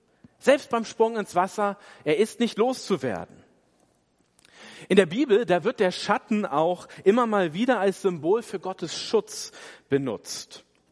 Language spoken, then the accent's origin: German; Hamburg, Germany; war ich in meiner Heimat in Hamburg gewesen